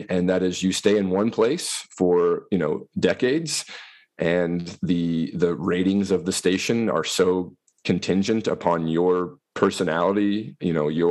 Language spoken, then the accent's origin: English; Missouri, United States; moved away as an adult; now in Wisconsin, United States; I grew up in Missouri, in the northeast corner, in a rural area